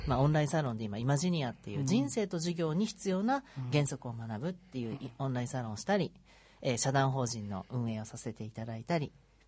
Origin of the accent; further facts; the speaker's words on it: Yamaguchi, Japan; born there; moved away as an adult; now in Tokyo, Japan; 1986年に山口県という田舎で生まれまして、うん、18歳の時に英語の先生になりたくて、上京してきました